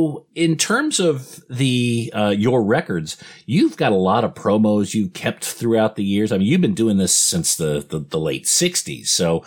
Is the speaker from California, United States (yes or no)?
yes; California, United States; I grew up in the Bay Area, so being extra familiar with your work for many, many years, it's a privilege to have you on the show, mate.